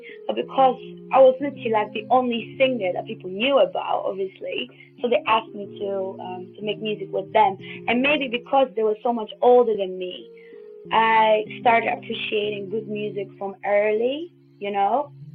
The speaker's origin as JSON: {"language": "English", "country": "Poland", "tie": "born or raised there", "said": "I guess growing up in Poland was different to what my life is now."}